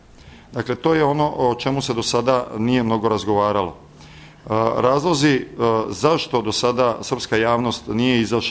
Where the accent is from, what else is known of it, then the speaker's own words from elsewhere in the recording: Novi Sad, Vojvodina, Serbia; pošto ja dolazim iz Novog Sada, predajem ovde u Banja Luci, ali predajem u Novom Sadu i živim u Novom Sadu